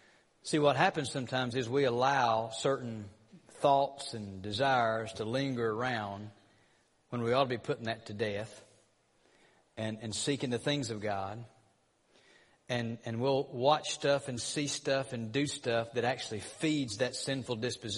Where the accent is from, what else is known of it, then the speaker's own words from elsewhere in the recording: Georgia, United States; Look, I'm from North Georgia, okay? I mean, cut me some slack.